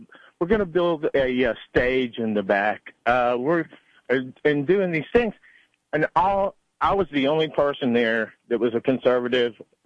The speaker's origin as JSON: {"language": "English", "town": "Pasadena", "region": "Texas", "country": "United States", "said": "I'm from Pasadena, Texas."}